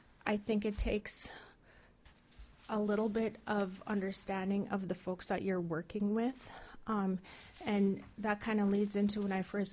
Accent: Dillingham, Alaska, United States; born and raised in Dillingham, as I had said.

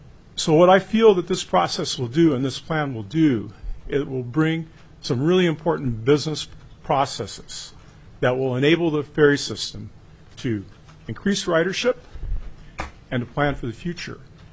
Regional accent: Petersburg, Alaska, United States; from Petersburg, Alaska.

